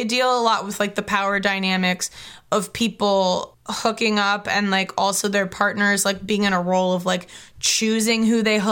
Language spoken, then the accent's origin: English; Midwest, United States; that's just because we're from the Midwest and, like, we're, like